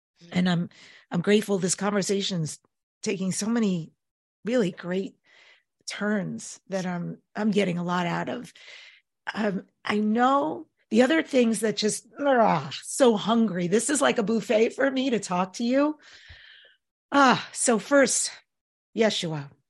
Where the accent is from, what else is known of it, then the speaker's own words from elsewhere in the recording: New York, United States; because I'm Jewish and I grew up in New York, like a lot of stuff was weird to me.